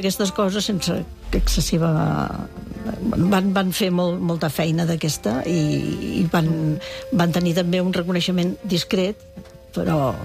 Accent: Reus, Catalonia, Spain; born or raised there

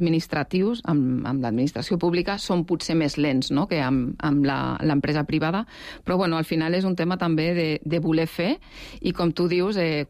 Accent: Barcelona, Catalonia, Spain; jo que sóc de Barcelona i Rodalies

